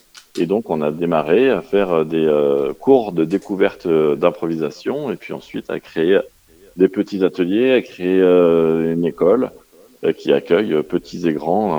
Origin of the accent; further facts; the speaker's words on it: Lyon, Auvergne-Rhône-Alpes, France; D'abord parce que je suis lyonnais.